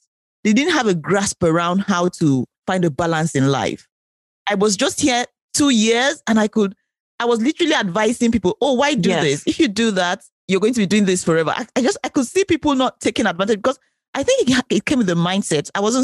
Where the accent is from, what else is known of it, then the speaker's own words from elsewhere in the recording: Nigeria; moved away as an adult; now in United States; So I'm an immigrant myself. I'm originally from Nigeria. I relocated to the States about 3 years ago, less than 4 years in a way, a little over 3 years.